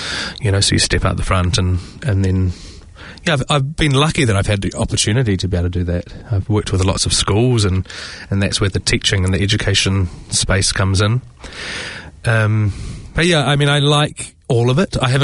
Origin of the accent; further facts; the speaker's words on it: Tauranga, Bay of Plenty, New Zealand; I was born and raised in Tauranga, Tauranga Moana.